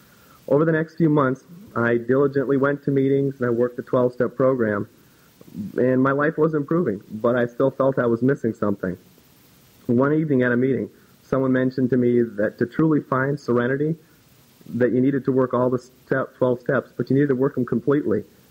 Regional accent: Eden Prairie, Minnesota, United States; I grew up here in Eden Prairie, and I was the local Star and Tribune paper boy.

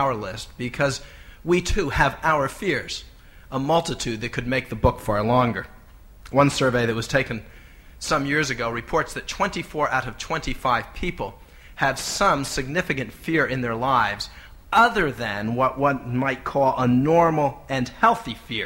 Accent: Minnesota, United States; when they hear that I'm from Minnesota

